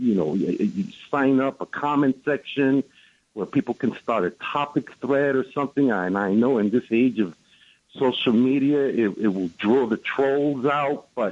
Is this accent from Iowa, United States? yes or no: no; Brooklyn, New York, United States; from Brooklyn.